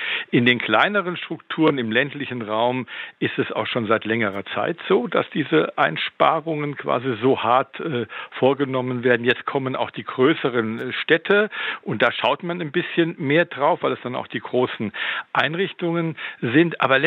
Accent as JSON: {"language": "German", "region": "Berlin", "country": "Germany", "tie": "born or raised there", "said": "zumindest meine Heimatstadt Berlin, wäre ohne Kultur bestimmt kein Touristenmagnet."}